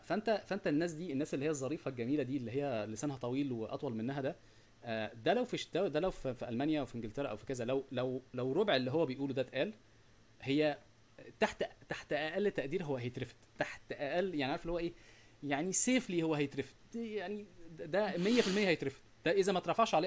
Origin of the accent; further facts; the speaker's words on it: Egypt; انا مصري في الاول والاخر يعني